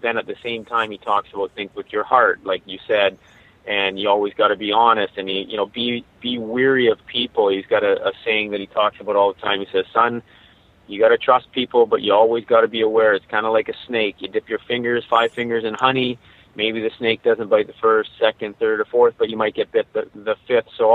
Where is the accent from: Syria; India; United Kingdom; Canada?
Canada; and I grew up here in Canada, and I don't speak Farsi or anything